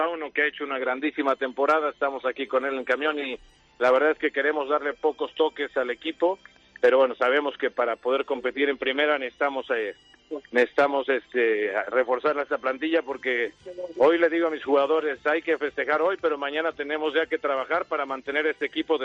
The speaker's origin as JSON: {"language": "Spanish", "town": "Oviedo", "region": "Asturias", "country": "Spain", "said": "yo soy de Oviedo y del Real Oviedo"}